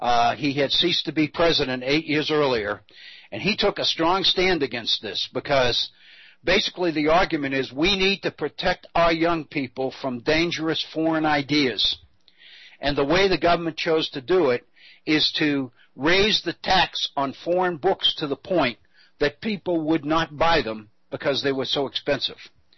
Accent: Massachusetts, United States; ironically enough, since this is my home state, it comes from the state of Massachusetts

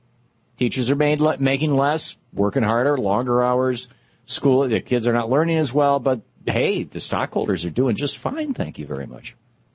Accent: Lansing, Michigan, United States; the mayor of Lansing, Michigan, my hometown.

